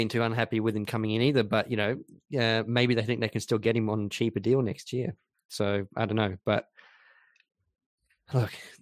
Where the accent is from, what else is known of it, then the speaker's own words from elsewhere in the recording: Australia; I am. I've had to denounce my.